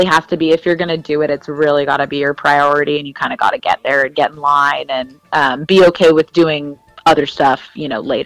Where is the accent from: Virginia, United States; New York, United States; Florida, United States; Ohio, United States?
Florida, United States; I've told listeners in the past, I grew up in Florida.